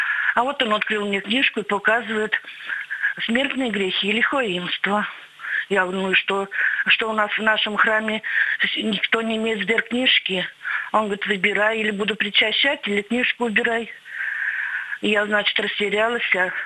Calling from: Ivanovo Oblast, Russia; Я звоню вам из Ивановской области … Мне 60 лет.

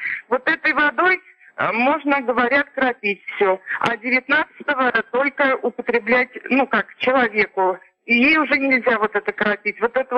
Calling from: Buguruslan, Orenburg Oblast, Russia; Я с Бугурслана

